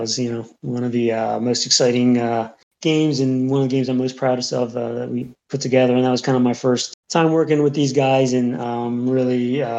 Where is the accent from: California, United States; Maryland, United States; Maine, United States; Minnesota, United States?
Maryland, United States; Baltimore; in Baltimore. And I was like, well, this might be a chance for me to, you know, move back to kind of my hometown. That's where my you know, family was and old friends and stuff.